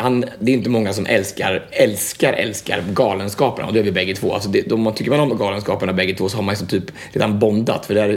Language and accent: Swedish; Alingsås, Västra Götaland County, Sweden; Så jag måste liksom, jag kommer från Alingsås.